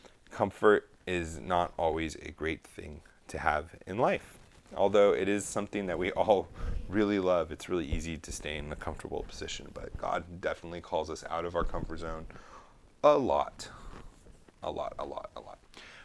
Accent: California, United States; And I'm just biased because I'm a Californian

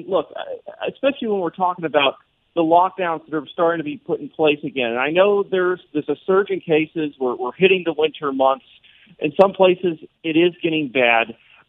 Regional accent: California, United States; even though I grew up in the Bay Area, there's no chance I would have ever been able to go to a very exclusive restaurant like French Laundry.

